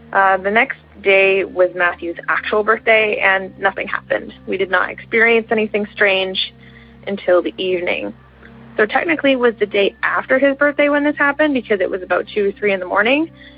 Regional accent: Toronto, Ontario, Canada; again. I'm the kid from Toronto.

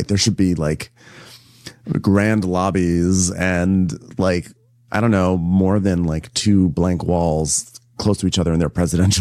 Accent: New York, United States; I'm from Westchester, New York. I went to school in New Hampshire. Like, preppy is like my true vibe.

